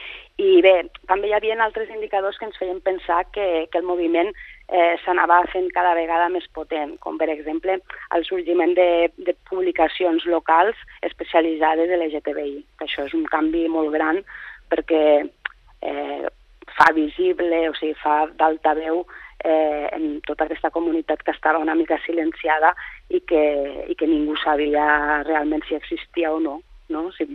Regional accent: Catalonia, Spain; Jo sóc de les Terres de l'Ebre i ho havia viscut de primera mà allà com a periodista i també com a activista

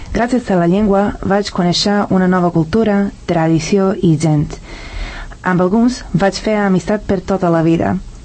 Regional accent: Serbia; Catalan is a second language; now in Spain; soc de Sèrbia. Porto aquí 5 anys i fa 3 vaig decidir començar a aprendre català. Com que ja parlava castellà

